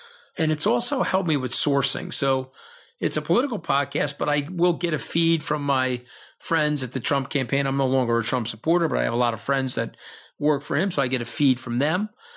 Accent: United States; But if I'm wrong, I'm an American. I'll live with the consequences.

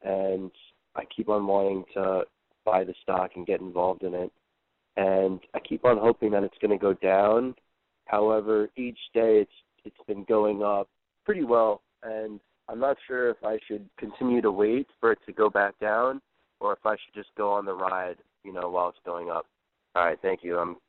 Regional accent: New York, United States; from New York.

